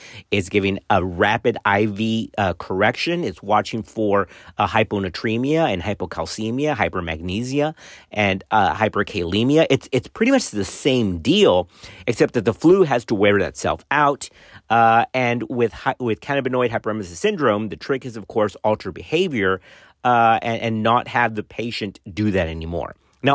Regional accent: Texas, United States; it does have roots right here from my home state of Texas

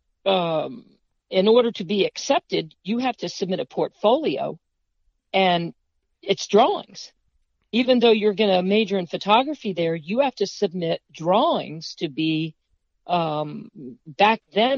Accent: Beaufort, South Carolina, United States; born there; now in Fredericksburg, United States; I'm in Virginia, Fredericksburg. Gotcha. And I was born in Beaufort, South Carolina.

